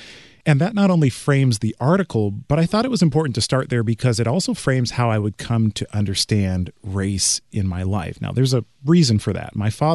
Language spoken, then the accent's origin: English; Westwood, California, United States; I was a mixed kid. I grew up in Westwood.